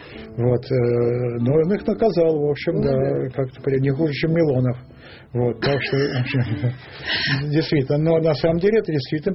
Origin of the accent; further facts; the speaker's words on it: Saint Petersburg, Russia; поскольку я блокадник, я ленинградец